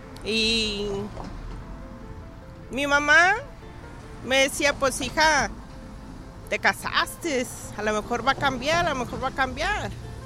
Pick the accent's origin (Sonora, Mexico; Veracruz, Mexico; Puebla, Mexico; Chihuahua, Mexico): Chihuahua, Mexico; Villa Juárez; now in Los Angeles, United States; El centro es como a 15 minutos de donde yo soy. Soy de Villa Juárez, Chihuahua, Chihuahua.